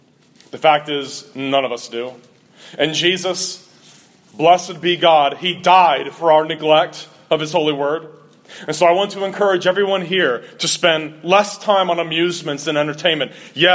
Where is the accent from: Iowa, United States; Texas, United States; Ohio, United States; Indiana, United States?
Ohio, United States; Growing up in Ohio and having to learn to defend the truth from Roman Catholic zealots